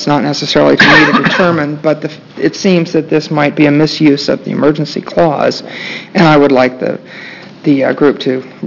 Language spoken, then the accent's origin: English; Beaverton, Oregon, United States; I'm from Beaverton, Oregon, and I am the brand newly appointed Republican Party State Voter Integrity Chair.